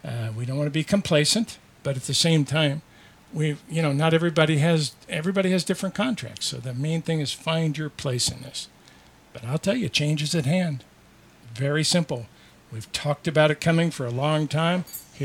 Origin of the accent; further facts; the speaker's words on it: Las Vegas, Nevada, United States; We're from Las Vegas